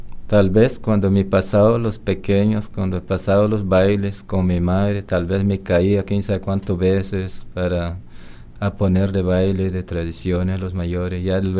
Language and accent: Spanish; Alto Chirripó, Cartago, Costa Rica; me crecí en Alto Chirripó, se llama Jamó. Ahí me nací, lo mismo ese lugar. Todos mis abuelos, mis abuelas nacieron ahí.